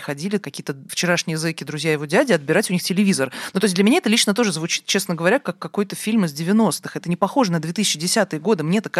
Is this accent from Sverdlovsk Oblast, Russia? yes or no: no; Moscow, Russia; Но я действительно выросла в Леонозово, где вообще не очень приятно.